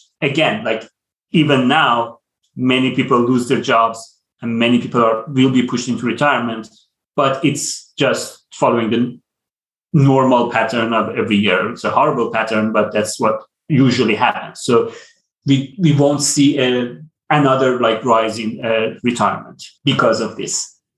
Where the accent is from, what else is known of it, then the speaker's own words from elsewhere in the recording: Iran; moved away as an adult; now in United States; I'm from Iran. I came to the US to study, and now I'm working here.